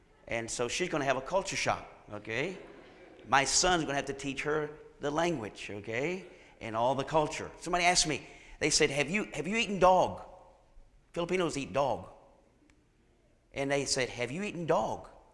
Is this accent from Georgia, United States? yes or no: no; Virginia, United States; I tell people I'm from Roanoke, but I'm not from Roanoke. I tell them I'm between Roanoke and Blacksburg. And if you know where that's at, then I tell you where I'm really from, okay? But a little small town. The small town I'm from, 1,000.